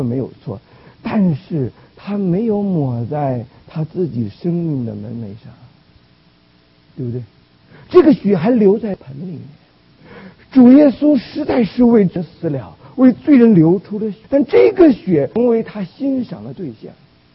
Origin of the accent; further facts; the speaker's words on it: China; 因为我们从大陆来的，对吧？